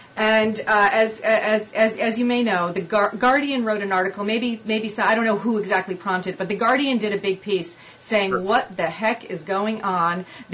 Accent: Boston, Massachusetts, United States; You know, I'm from Boston, so I was taken to Red Sox games as a little girl, and I mean, it's like a religion, but it's more than baseball.

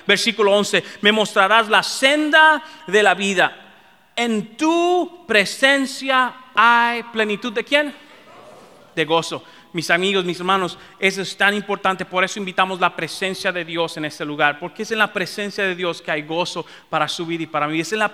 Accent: Dominican Republic; En mi país, en República Dominicana, si hay algo que es bien, es pura comedia

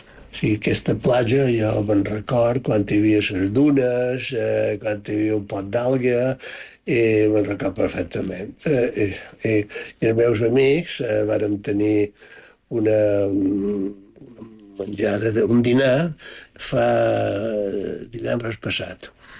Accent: Palma, Balearic Islands, Spain; Vaig néixer a Mallorca. Vaig néixer... El primer puesto que vam viure era Capità Castell

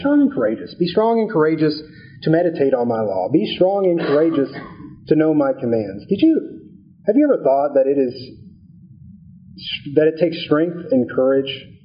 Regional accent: United States; As an American, as a nation, we have taken on this title of brave.

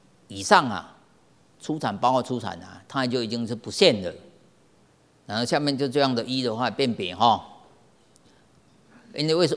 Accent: Sichuan, China; 我们四川人有时候会说话，对不对

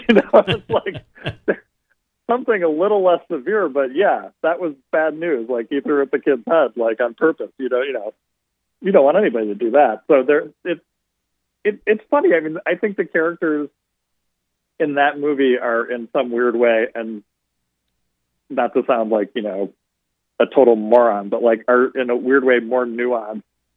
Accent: Illinois, United States; It takes place in California. I grew up outside of Chicago.

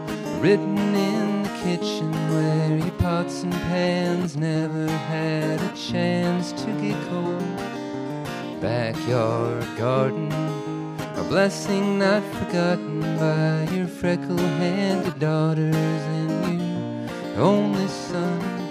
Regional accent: New Mexico, United States; I grew up in New Mexico, so it's about a town in called Bernalillo and an experience I had there.

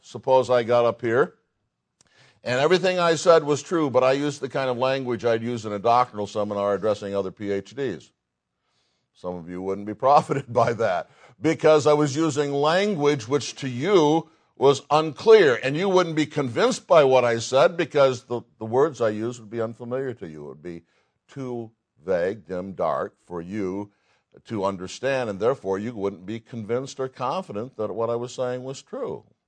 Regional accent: New England, United States; accent: Yankee; Oh, I said in my Yankee accent, fish oil.

